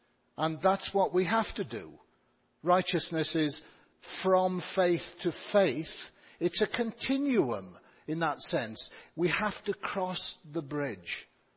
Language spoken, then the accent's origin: English; United Kingdom; After all, I'm a Brit, and Canadian feelings and sentiments are probably quite different in that sense.